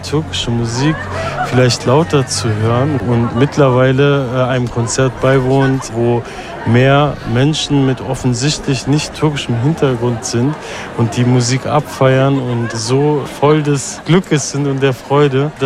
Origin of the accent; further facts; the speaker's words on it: Berlin, Germany; wenn man als türkischstämmiger Zuschauer aufgewachsen ist in Berlin